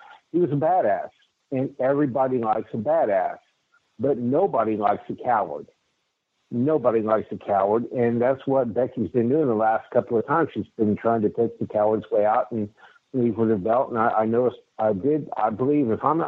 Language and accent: English; Indiana, United States; I don't know if it was my home state of Indiana or not